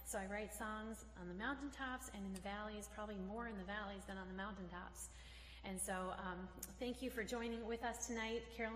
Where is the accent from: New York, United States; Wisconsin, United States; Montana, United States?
Wisconsin, United States; Eau Claire; I come from Eau Claire, Wisconsin. Hilly, but not mountainous. Very, very beautiful Wisconsin.